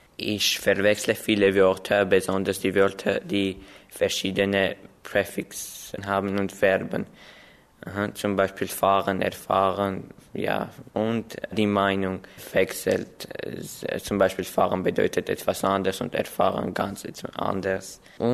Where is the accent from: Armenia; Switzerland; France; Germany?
Armenia; German is a second language; Guten Tag … ich komme aus Armenien. Ich bin im Jahr 1999 geboren und seit 4 Jahren lerne ich Deutsch. Meine Muttersprache kenne ich auch Englisch und Russisch